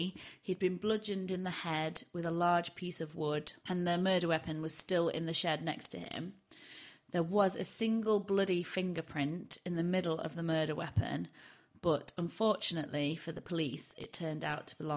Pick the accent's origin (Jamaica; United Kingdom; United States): United Kingdom; Barnsley, Yorkshire and the Humber; accent: Yorkshire; I used to have a really broad Barnsley accent and I can't replicate it anymore